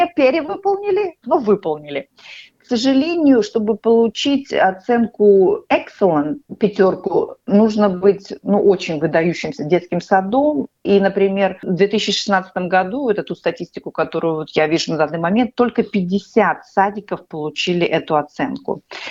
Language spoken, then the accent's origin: Russian; Russia; now in Australia; вот когда мы выросли в России